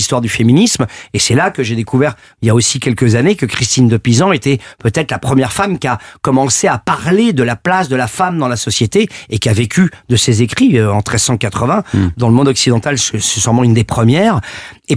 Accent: Paris, Île-de-France, France; il a fondé le quartier du Marais, quartier dans lequel j'ai grandi, Marais à Paris, pardon, et dans lequel j'ai fait mes études.

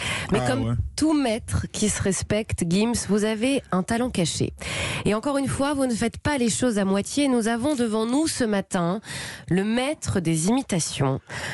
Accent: Hauts-de-France, France; accent: Ch'ti; moi, je suis ch'ti

